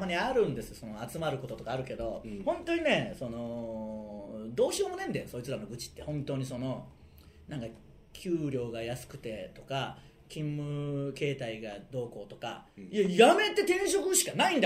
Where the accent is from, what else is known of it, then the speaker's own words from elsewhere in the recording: Tsuyama, Okayama, Japan; 僕らの地元である岡山県津山市の情報を送ってもらい